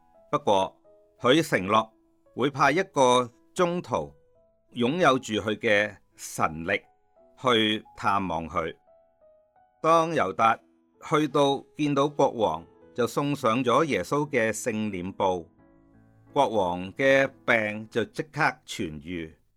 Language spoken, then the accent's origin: Chinese; North Point, Hong Kong Island, Hong Kong; 我出世的时候是一个公教的家庭，当时我家住在北角